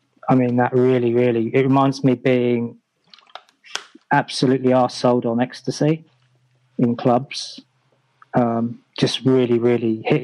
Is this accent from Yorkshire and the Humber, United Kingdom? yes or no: no; East of England, United Kingdom; also born or lived in Wiltshire, England / Germany / London, England; Germany, but most of my life's been in London, but I spent growing up, most of my growing up years were spent in Essex.